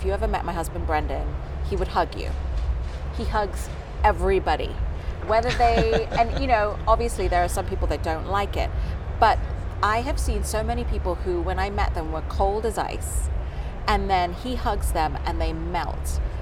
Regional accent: Dubai, United Arab Emirates; And growing up in Dubai, you just had so much available to you in its raw form.

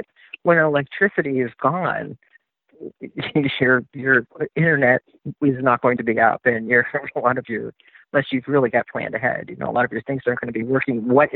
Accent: the South, United States; I'm from the South, so we see an awful lot of storm damages.

